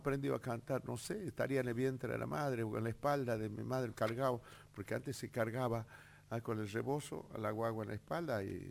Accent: Purmamarca, Jujuy, Argentina; No, en mi pueblo, en Purmamarca.

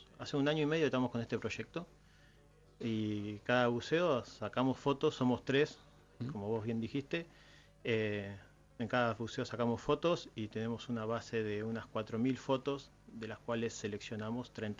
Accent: Lobos, Buenos Aires Province, Argentina; born there; moved away as an adult; now in Ushuaia, Argentina; No, yo nací en Lobos, provincia de Buenos Aires también.

